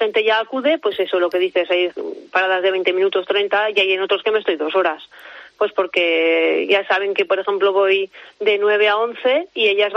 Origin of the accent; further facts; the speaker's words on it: Magallón, Aragon, Spain; now in Borja, Spain; yo vivo en un pueblo en Magallón, vivo en Borja, pero soy de Magallón.